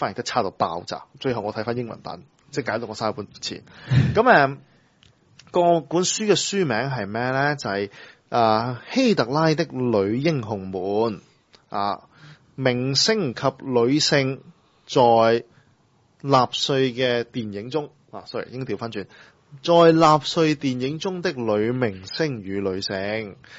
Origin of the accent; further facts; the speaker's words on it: China; 即係我哋咁講啦，即係我哋中國人搞軟文化呢係真係廢到邊嘅。